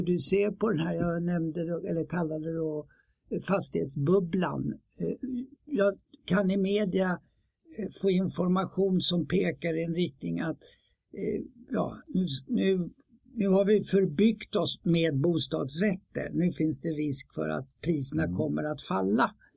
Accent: Stockholm, Stockholm County, Sweden; jag är uppvuxen i Hökarängen, 70 kvadratmeter, en fyra, sju personer, alltså mamma, pappa och fem barn.

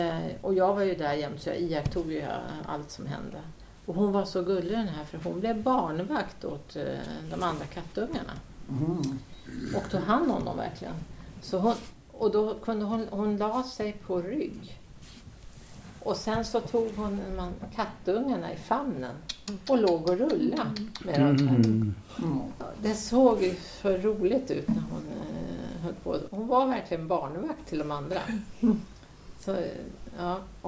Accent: Tyresö, Stockholm County, Sweden; jag är född här ute i Tyresö och växte upp här ute på 50-talet. Jag bodde nere vid Gimmersta

